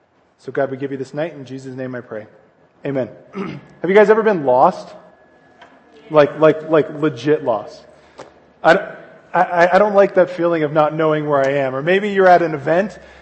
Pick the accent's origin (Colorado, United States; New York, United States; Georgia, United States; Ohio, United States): Colorado, United States; we're really close where I grew up in Colorado to the mountains. So we drove to Boulder, which was like 20 minutes away